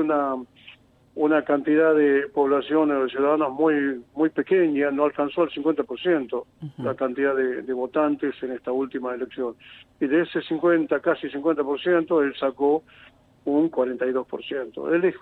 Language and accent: Spanish; Cotaca, Jujuy, Argentina; quien te habla es jujeño también. Soy de Cotaca, un uh-huh. lugar que queda bien adentro de Humahuaca, 35 kilómetros adentro.